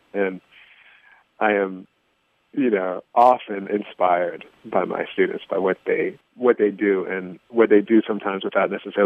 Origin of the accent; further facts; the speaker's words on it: Levittown, Pennsylvania, United States; also born or lived in Youngstown, Ohio; I was born in Youngstown, Ohio, but we moved pretty. We sort of followed my dad's work around that, like, northeastern Ohio, and then we moved. When I was a little guy, I grew up mostly right outside of Philadelphia, in Levittown, Pennsylvania